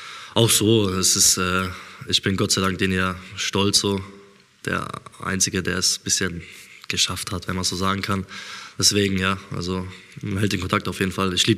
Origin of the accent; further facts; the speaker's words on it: Ludwigshafen, Rhineland-Palatinate, Germany; also born or lived in Mannheim; In Ludwigshafen, aufgewachsen, geboren. In Ludwigshafen aufgewachsen und in Mannheim halt, ja.